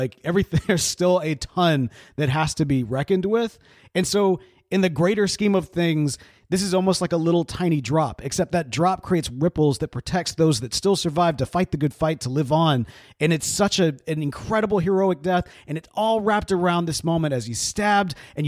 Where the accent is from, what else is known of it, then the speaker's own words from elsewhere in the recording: Meridian, Mississippi, United States; And while I spent most of my childhood in Meridian, Mississippi, my family is largely from Louisiana.